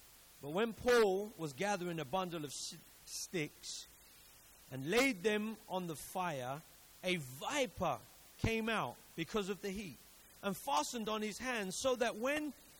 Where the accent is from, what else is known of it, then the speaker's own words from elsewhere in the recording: Vauxhall, London, United Kingdom; I lived in Vauxhall. When I was growing up, I grew up in Vauxhall. And so I lived in an estate, council estate.